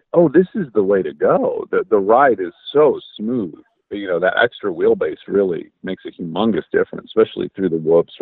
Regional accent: Michigan, United States

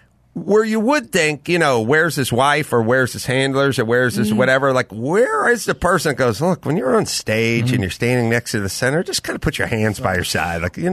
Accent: North Hollywood, California, United States; You know, I grew up in North Hollywood.

